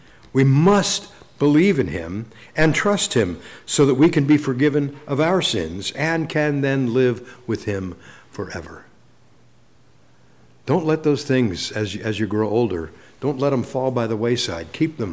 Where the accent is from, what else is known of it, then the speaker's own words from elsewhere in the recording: Ephrata, Pennsylvania, United States; In my hometown, there used to be a tower on the top of what's called Ephrata Mountain.